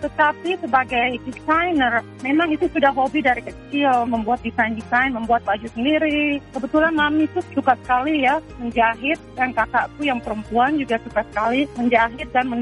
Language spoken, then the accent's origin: Indonesian; Indonesia; now in New York City, United States; aku berasal dari Indonesia ya